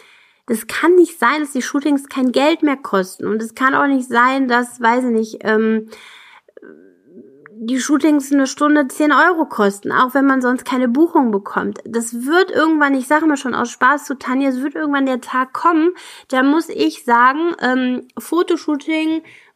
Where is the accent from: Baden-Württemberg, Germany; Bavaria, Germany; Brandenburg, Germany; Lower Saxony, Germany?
Lower Saxony, Germany; Buxtehude; ich komme aus Buxtehude und bin heute Morgen um 4 Uhr aufgestanden